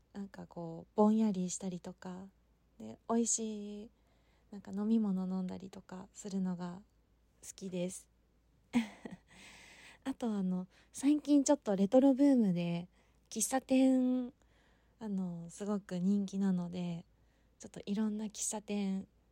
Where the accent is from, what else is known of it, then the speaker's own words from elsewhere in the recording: Kansai, Japan; 出身は関西の方です。幅広いですよね。